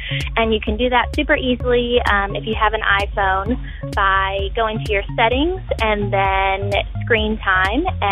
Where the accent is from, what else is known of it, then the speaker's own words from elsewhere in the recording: Lexington, Kentucky, United States; I'm from Lexington, Kentucky.